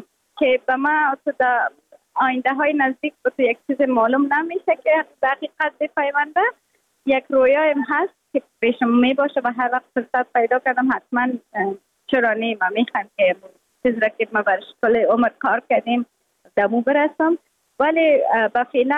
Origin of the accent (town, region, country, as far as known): Afghanistan